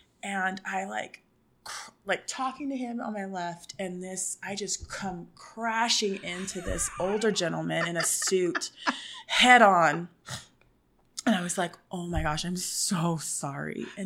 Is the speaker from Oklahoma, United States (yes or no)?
yes; Oklahoma, United States; And I'm from Oklahoma. I don't know what dignitaries mean.